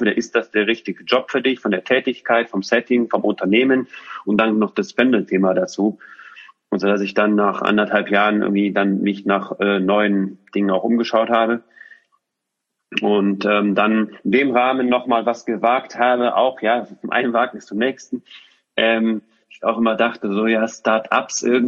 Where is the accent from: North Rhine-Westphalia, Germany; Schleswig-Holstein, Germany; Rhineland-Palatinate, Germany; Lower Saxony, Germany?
North Rhine-Westphalia, Germany; Düsseldorf; also born or lived in Switzerland; wir ziehen nach Düsseldorf. Das heißt, in meine Heimat.